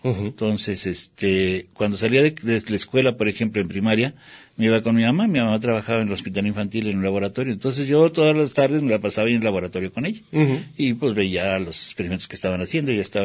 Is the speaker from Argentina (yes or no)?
no; Mexico City, Mexico; Yo soy chilango. Yo nací en el DF, pero toda mi familia es de Chihuahua.